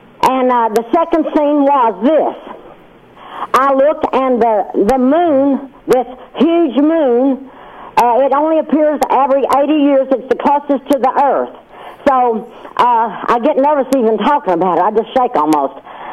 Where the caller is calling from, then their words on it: Fayetteville, North Carolina, United States; I'm from Fayetteville, North Carolina.